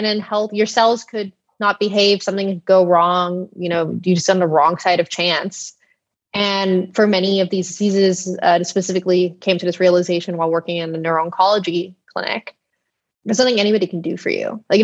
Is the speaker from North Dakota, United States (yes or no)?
no; Texas, United States; I guess to give a little bit of context, I grew up in Texas.